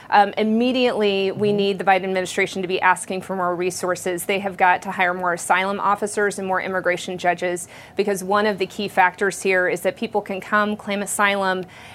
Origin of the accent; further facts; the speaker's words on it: Texas, United States; So I'm from Texas, so that used to be my governor